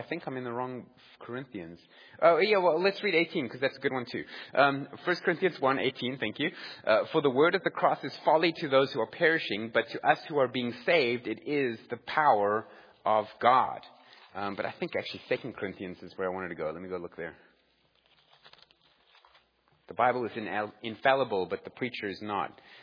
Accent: South Africa; and somebody heard I was from South Africa, and they thought, oh, this is cool.

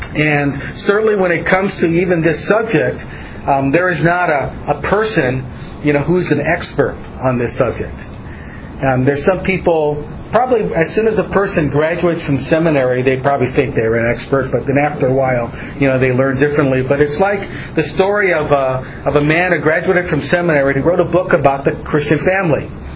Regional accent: Hawaii, United States; I'm from Hawaii and attended Maile Bible Church.

